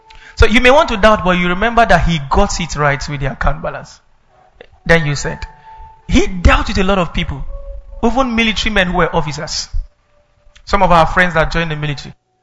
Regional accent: Kaduna, Kaduna State, Nigeria; A sister was complaining to me recently from where I grew up in Kaduna about some certain things that were happening.

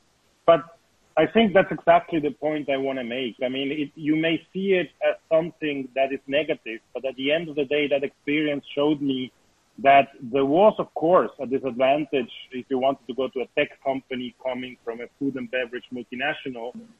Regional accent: Argentina; also born or lived in Switzerland / Panama / Venezuela; I come from a Swiss family. I was born in Switzerland, but I basically was not raised there. I was raised in Latin America, between Panama, Venezuela, and mostly Argentina. So I lived over 20 years of my life in Latin America. My parents were expats.

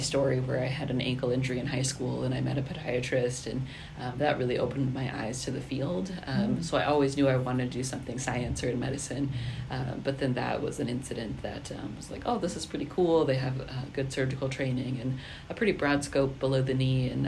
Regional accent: Wisconsin, United States; I'm from Western Wisconsin. I grew up on a dairy farm in Western Wisconsin in a small community.

